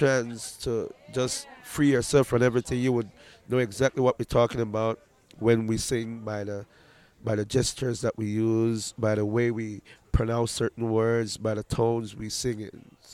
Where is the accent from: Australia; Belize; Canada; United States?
Belize; And we're from Belize, for those of you who did not know that.